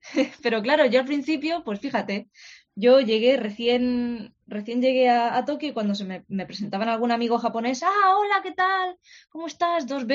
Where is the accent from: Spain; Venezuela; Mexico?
Spain; sobre todo siendo españoles, pues nos choca un poquito al principio.